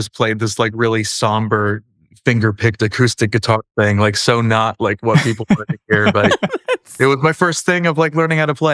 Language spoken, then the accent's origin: English; Studio City, California, United States; also born or lived in Santa Monica; I was born in Santa Monica because that's where St. John's, the hospital is. But I was raised in Studio City, just a straight valley kid.